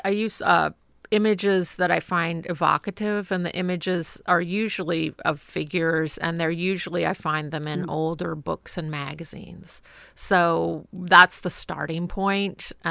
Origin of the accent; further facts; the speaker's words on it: Portland, Oregon, United States; But I grew up in Portland. And had a strong Astoria connection through friends.